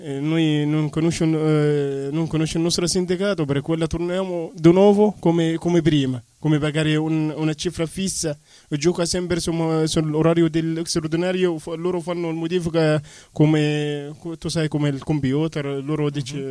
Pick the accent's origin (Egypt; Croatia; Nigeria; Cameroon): Egypt; Italian is a second language; Sono egiziano, sono arrivato in Egitto, non capisci la legge italiana, non capisci niente